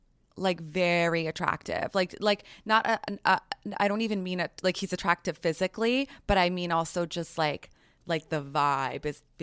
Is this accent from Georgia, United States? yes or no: no; New York City, New York, United States; And like, also I grew up in New York City. I grew up around celebrities.